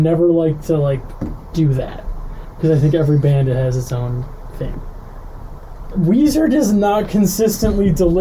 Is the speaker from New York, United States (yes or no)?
no; Cleveland, Ohio, United States; I'm from Cleveland, so there's a great music scene out there.